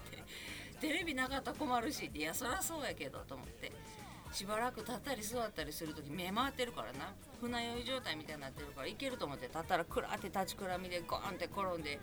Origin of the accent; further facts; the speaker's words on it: Kobe, Hyogo, Japan; 生まれ育った灘区の商店街が美味しいものがあるからって言ってわざわざそこまで電車に乗って買い物に行ってくれたりしてたんや。